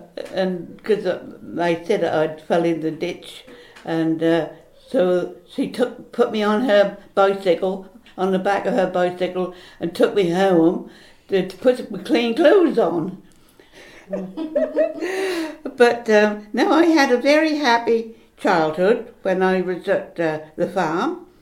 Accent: Wortham, East of England, United Kingdom; I was born in Wortham, which is the next village, to a farm and family, and that's where I spent many, many years. And I went to school at Wortham

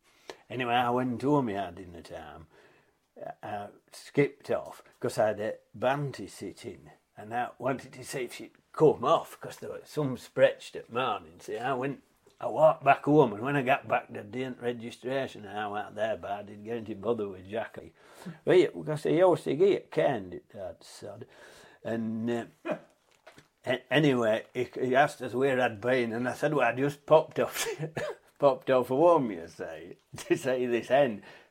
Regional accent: Yolthorpe, Yorkshire and the Humber, United Kingdom; At Yolthorpe, near Bishop Wilton.

